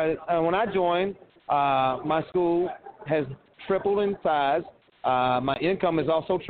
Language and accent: English; North Carolina, United States; Listen, I'm from North Carolina.